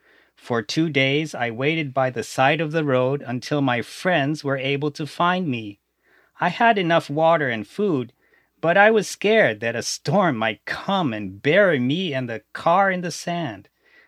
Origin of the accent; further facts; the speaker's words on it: Canada; also born or lived in Berlin, Germany; I'm Canadian, like my parents, but I didn't live in the country until I was 18. I was actually born in Berlin, where my father was working at the time. I spoke German more than English during the 10 years we lived there. I can also speak French and Spanish quite fluently.